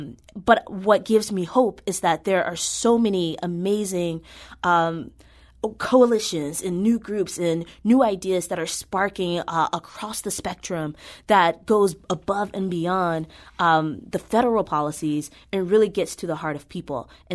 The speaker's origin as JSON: {"language": "English", "region": "Mississippi", "country": "United States", "tie": "born or raised there", "lives_now": "St. Louis, United States", "said": "So I grew up in Mississippi, and I have a food-loving family."}